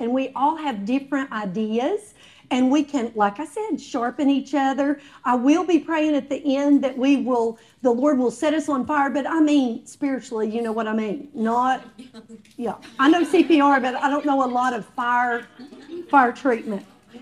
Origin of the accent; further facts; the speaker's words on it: Jerry Bottom, Kentucky, United States; Because I'm from Jerry Bottom. Do you all know where that is? Jerry Bottom. It's in Huddy, Kentucky.